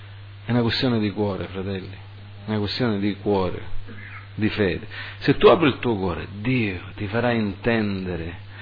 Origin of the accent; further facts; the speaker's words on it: United States; io che ero, che sono cresciuto in America